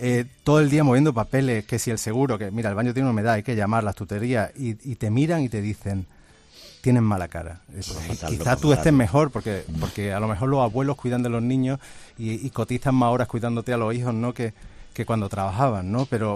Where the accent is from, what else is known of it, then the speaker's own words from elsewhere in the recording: Córdoba, Andalusia, Spain; yo soy cordobés, como sabe, y llevo ya un tiempo viviendo en Sevilla